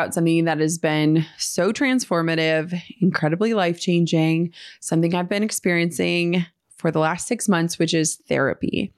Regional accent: Midwest, United States; I grew up in the Midwest. I live in the Midwest.

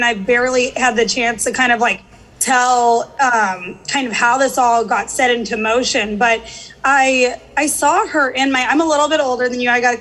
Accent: St. Louis, Missouri, United States; But yeah, so I grew up in St. Louis.

